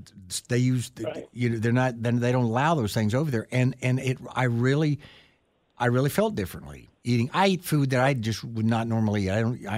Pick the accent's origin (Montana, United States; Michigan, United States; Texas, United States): Texas, United States; So I got interested in weather as a kid because I grew up in Texas with these big skies